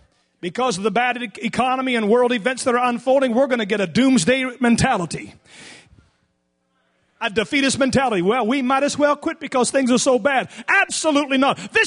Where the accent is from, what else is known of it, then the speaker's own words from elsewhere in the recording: Canada; I'm sorry, I come from Canada, old school. I'm the youngest of 19.